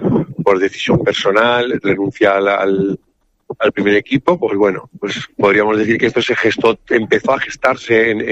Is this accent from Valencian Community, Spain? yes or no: yes; Calpe, Valencian Community, Spain; yo soy de Calpe